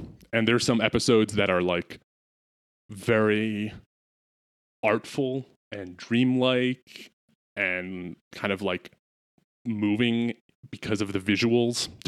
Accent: United States; as an American, the show feels very similar to like the cultural feeling after 9/11.

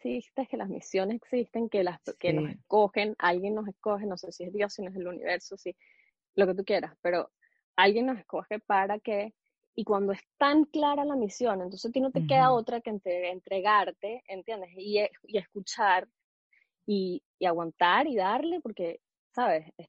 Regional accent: Venezuela; moved away; aunque nosotras nos criamos en Venezuela

